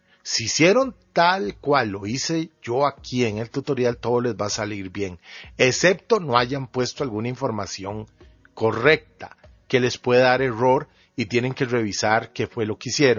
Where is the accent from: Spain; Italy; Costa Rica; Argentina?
Costa Rica; En mi país son 7 provincias. Entonces tengo que buscar la que me corresponde.